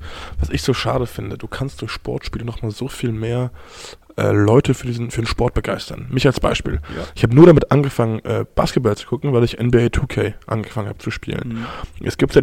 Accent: Germany; now in France; Ich komme aus Deutschland, bin in Frankreich.

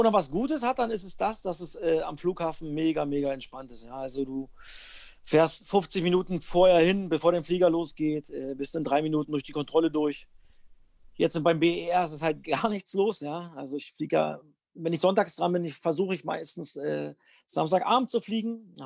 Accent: Cottbus, Brandenburg, Germany; born there; Energie Cottbus, mein Heimatverein, wo ich geboren bin.

